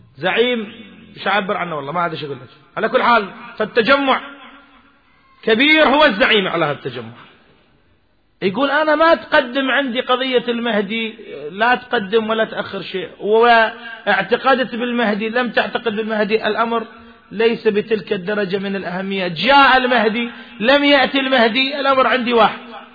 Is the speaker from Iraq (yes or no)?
yes; Iraq; هذه عندنا بالعراق